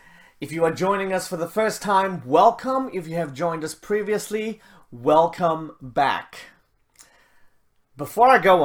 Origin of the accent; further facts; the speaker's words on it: Malaysia; now in Australia; I mean, I grew up in Malaysia and it was just too hot to camp. Nobody goes camping in Malaysia.